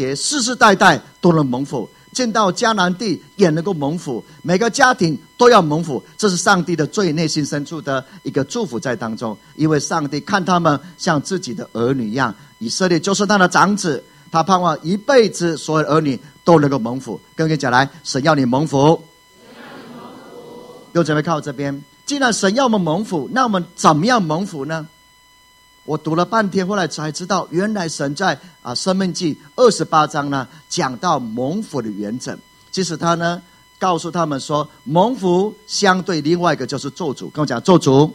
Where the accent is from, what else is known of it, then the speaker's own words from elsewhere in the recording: China; 像我们中国人到处都要追求福气，对不对？